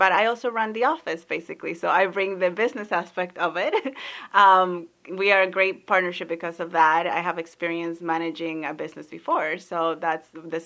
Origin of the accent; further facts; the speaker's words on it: Dominican Republic; now in United States; Dominican Republic.